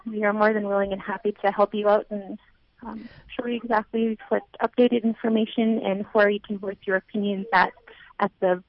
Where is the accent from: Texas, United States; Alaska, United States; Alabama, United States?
Alaska, United States; Bethel; I'm from Bethel, Alaska.